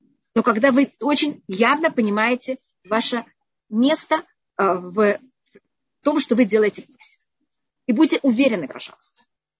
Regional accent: Israel; now in United States; И я также была из Израиля.

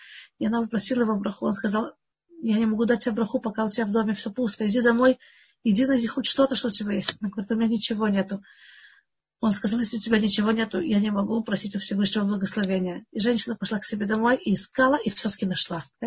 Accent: Russia; moved away; Наверное, я сама приехала из России

